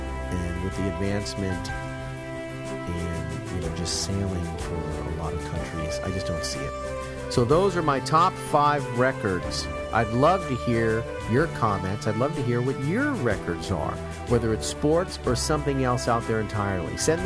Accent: New England, United States; And, you know, I grew up in New England, and I wasn't a big boater, but I like boats.

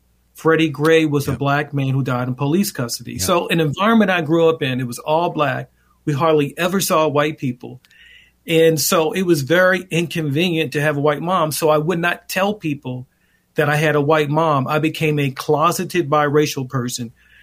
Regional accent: Baltimore, Maryland, United States; born there; I was born in West Baltimore in the mid-60s when interracial marriage was illegal in much of the country.

